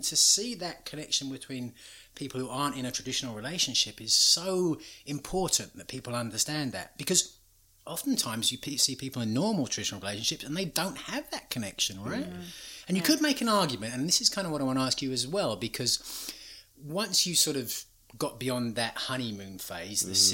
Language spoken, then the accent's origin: English; England, United Kingdom; It's just, come growing up in England, where you're sort of told sex is missionary and you just do it to make babies